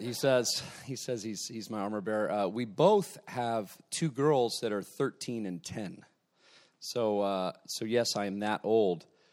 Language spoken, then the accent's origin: English; Denver, Colorado, United States; also born or lived in Columbus, Ohio; I'm from Denver, Colorado, the Mile High City. Hence the Mile High Vineyard. No airplanes necessary.